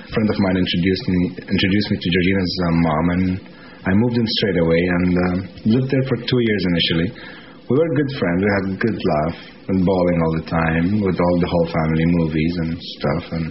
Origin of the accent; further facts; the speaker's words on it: Dubai, United Arab Emirates; also born or lived in Scotland; I'm from Dubai, from United Arab Emirates.